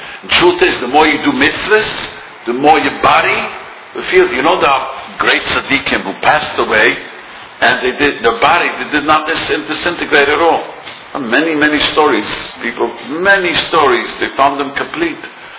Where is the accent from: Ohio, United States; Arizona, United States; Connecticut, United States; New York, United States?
New York, United States; Williamsburg; I was raised and didn't know about Valentine's Day. We grew up in Williamsburg